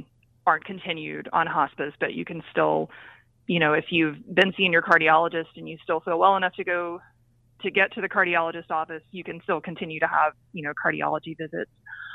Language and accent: English; the South, United States; I grew up in the South. I did fellowship in the South, and food is love in the South.